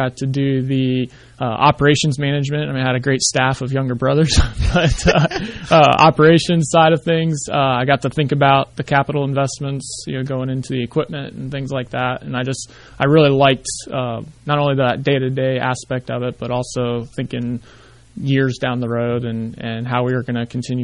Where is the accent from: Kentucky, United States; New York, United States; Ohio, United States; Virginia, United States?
Ohio, United States; Springfield; So I grew up in Springfield, so west of Columbus.